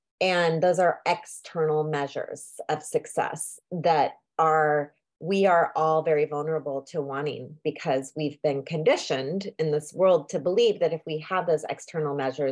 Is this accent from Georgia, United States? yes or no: no; Oregon, United States; I'm from Oregon, so it's kind of nice to be close to home.